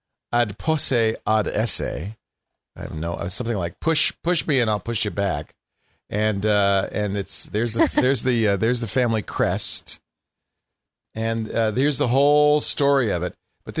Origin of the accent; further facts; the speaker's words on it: Quebec, Canada; Oh, yeah, I'm from Quebec.